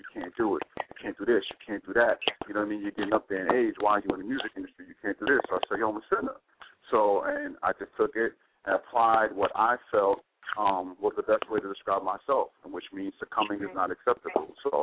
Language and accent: English; Queens, New York, United States; I'm from Queens, man. So you know, I'm a Knicks fan.